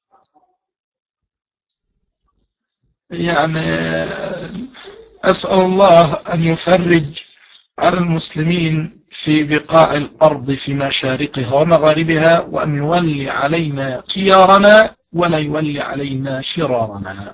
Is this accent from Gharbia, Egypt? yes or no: no; Mansoura, Dakahlia, Egypt; أذكر كلمة سمعتها منه وأنا شبيب صغير، تصغير شاب، كان عندنا في المنصورة زمان